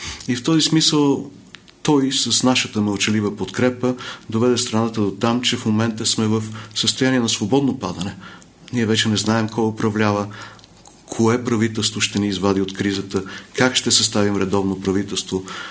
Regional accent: Kardzhali, Kardzhali Province, Bulgaria; С много от тези избиратели аз съм си играл като дете в Кърджали, те ме помнят и обичат и досега.

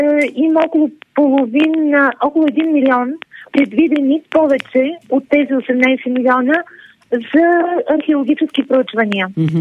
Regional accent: Burgas Province, Bulgaria; съм от Бургаски регион, където туризъм е сакрална дума.

